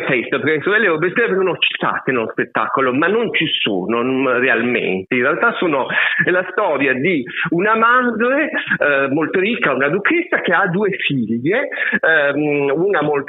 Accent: Trieste, Friuli-Venezia Giulia, Italy; io sono triestino. Ho fatto una versione in triestino di questa commedia

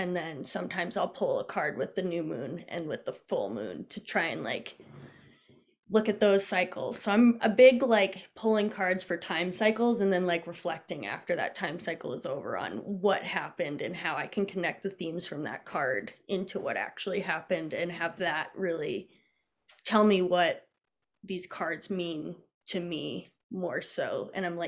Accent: New England, United States; my experiences in growing up in New England and living in New Mexico.

